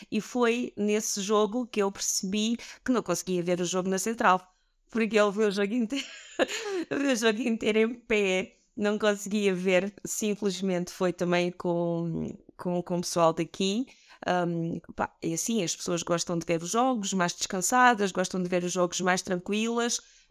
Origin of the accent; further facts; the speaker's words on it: southern Portugal, Portugal; porque é muito complicado fazer 300 km para baixo, porque eu sou do Sul